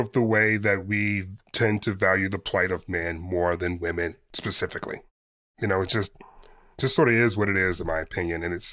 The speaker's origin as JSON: {"language": "English", "country": "United States", "said": "for me as a journalist and for me as an American citizen"}